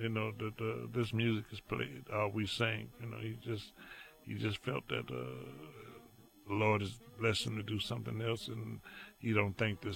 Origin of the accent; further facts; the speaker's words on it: Des Moines, Iowa, United States; born there; When I was a kid, I was born in Des Moines, Iowa, so a lot of my family's in Iowa, so I would spend the summers in Davenport and Cedar Rapids.